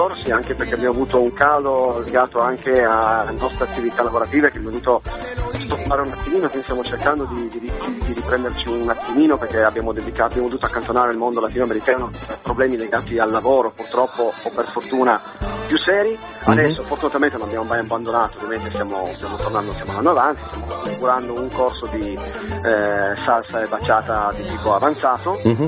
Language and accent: Italian; Turin, Piedmont, Italy; Non ci conoscono, ma siamo di Torino.